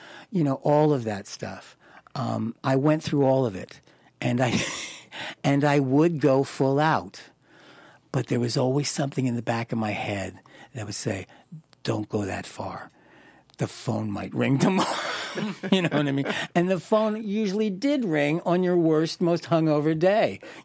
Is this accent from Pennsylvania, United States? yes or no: yes; Philadelphia, Pennsylvania, United States; you know, I'm from Philly, let's get it going.